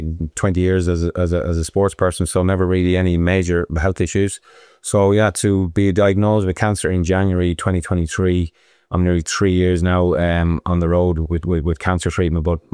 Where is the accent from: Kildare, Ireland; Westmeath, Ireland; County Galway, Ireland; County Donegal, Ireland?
County Galway, Ireland; Galway; obviously I'm from Galway. Growing up, we were always by the sea.